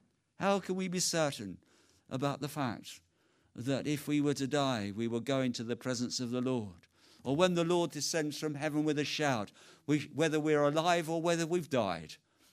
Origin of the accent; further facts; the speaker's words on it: London, United Kingdom; I'm a Londoner, and I was born within about 5 miles of where we are here. I'm a local guy.